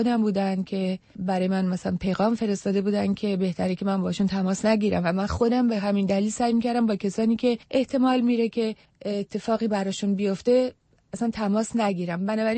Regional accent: Iran; moved away as an adult; من با یک وثیقه خیلی سنگین از ایران آمدم

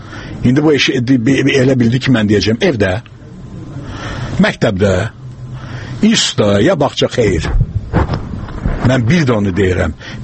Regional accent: Baku, Azerbaijan; mənim yaşında olanlar, kimlə biz içəri-şəridə böyümüşük, Bakıda yaşamışıq, Bakıda çalışmışıq.

